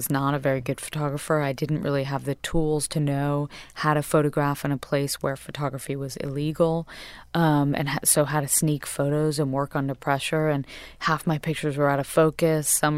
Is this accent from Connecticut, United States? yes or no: yes; Westport, Connecticut, United States; I was raised in Westport, Connecticut, and I was raised in a family of hairdressers, essentially.